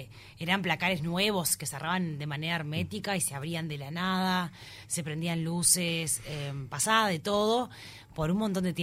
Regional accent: San Carlos, Maldonado, Uruguay; San Carlos.

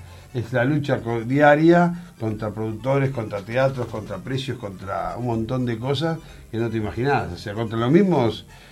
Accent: Uruguay; Es uruguayo, porque yo soy uruguayo.

